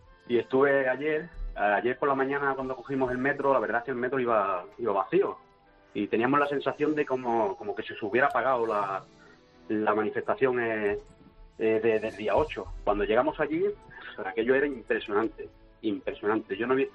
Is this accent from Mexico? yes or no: no; Seville, Andalusia, Spain; also born or lived in Barcelona; Yo soy catalán, soy nacido aquí en Barcelona, me he criado en Sevilla